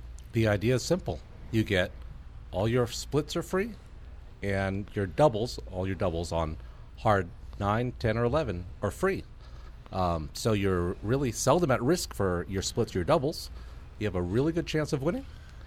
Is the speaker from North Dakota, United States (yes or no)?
no; San Francisco, California, United States; born there; now in San Diego, United States; I was born in San Francisco. And I currently live in San Diego.